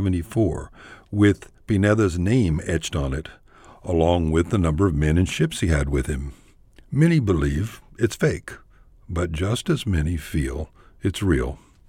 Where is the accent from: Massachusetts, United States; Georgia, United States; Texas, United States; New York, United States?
Texas, United States; When he discovered that I was from South Texas